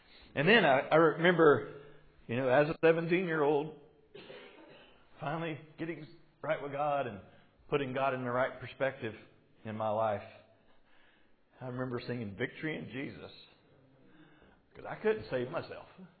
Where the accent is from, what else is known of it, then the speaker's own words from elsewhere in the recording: United States; I'm an American.